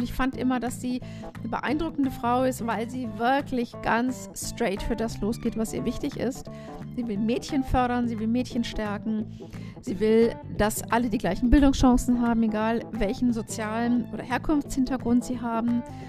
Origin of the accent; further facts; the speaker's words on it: North Rhine-Westphalia, Germany; Ich komme ja aus dem Ruhrgebiet, da trinkt man schon mal gerne ein Dosenbier.